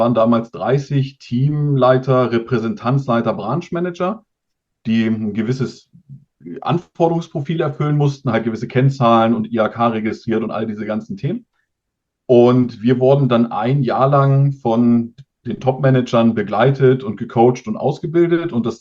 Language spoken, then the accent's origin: German; Wolfsburg, Lower Saxony, Germany; weil ich komme ja aus Wolfsburg